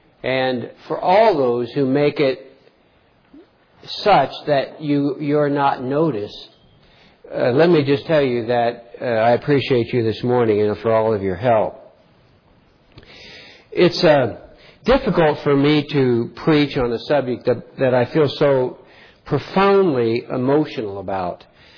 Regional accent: United States; because I'm an American and have been trained all my life to think I'm right

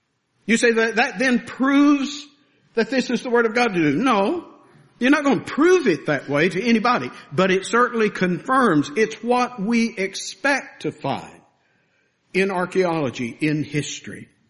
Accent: Mississippi, United States; He climbed up in a bodark tree. That would give away I'm from Mississippi.

